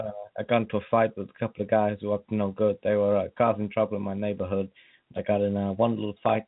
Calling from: Dallas, Texas, United States; So I'm calling from Dallas.

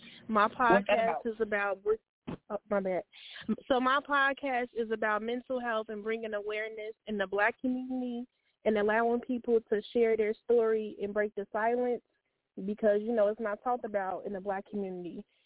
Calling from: Saint Paul, Minnesota, United States; I'm calling from St. Paul.

